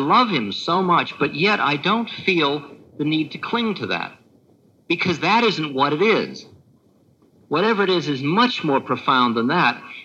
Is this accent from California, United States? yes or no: yes; California, United States; You have a, you're from New York? No, Maharaji, I'm from California.